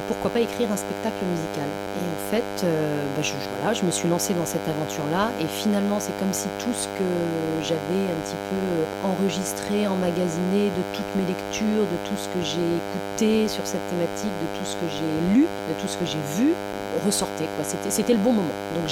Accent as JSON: {"language": "French", "town": "Quimper", "region": "Brittany", "country": "France", "tie": "born there", "also_born_or_lived": "Vannes", "said": "j'ai vécu à Vannes en fait pendant longtemps. Je suis née à Quimper, j'ai toute ma famille à Brest et j'ai vécu à Vannes longtemps."}